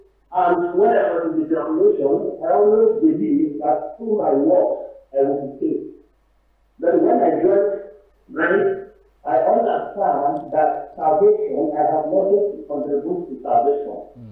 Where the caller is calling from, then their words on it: Germany; from Germany. I'm online from Germany.